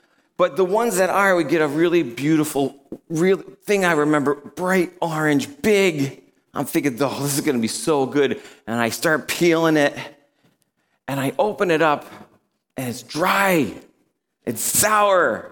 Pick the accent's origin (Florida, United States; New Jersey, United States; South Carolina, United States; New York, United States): New York, United States; When I was a kid, I grew up in New York State.